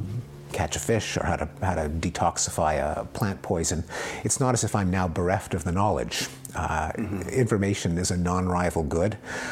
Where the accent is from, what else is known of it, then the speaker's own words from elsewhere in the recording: Montreal, Quebec, Canada; also born or lived in Massachusetts, United States; I was born in Montreal, part of the English-speaking community in Montreal. Grew up there, spent my first 22 years in Montreal, went to McGill University